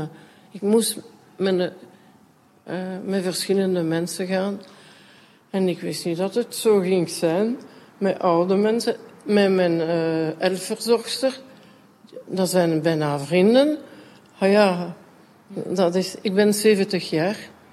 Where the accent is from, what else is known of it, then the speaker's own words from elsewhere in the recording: Brussels, Belgium; first language French; Dutch is a second language; Goed, tweetalig. Ik ben echt een Brusselaar. Soms hoort toch een beetje dat ik Franstalig ben, hè?